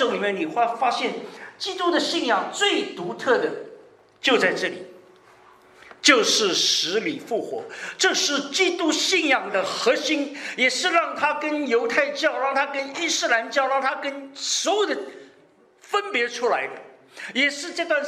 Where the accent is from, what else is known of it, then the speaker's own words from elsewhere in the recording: China; 因为我们中国人想法，你一跟法搭上关系大概通常都出事了。